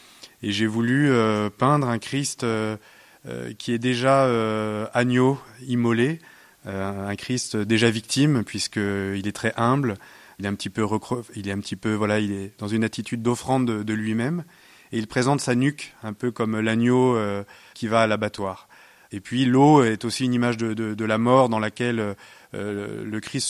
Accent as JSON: {"language": "French", "town": "Lyon", "region": "Auvergne-Rhône-Alpes", "country": "France", "said": "c'est le mont Cindre à Saint-Cyr au Mont-d'Or, chez nous à Lyon"}